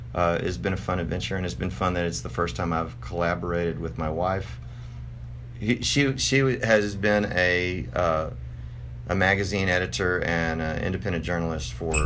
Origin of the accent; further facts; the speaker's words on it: Texas, United States; which is how I met him, because I'm from Texas